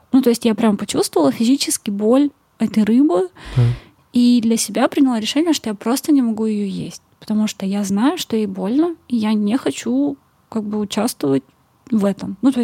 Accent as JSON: {"language": "Russian", "town": "Perm", "region": "Perm Krai", "country": "Russia", "tie": "born there", "said": "Я родилась в Перми."}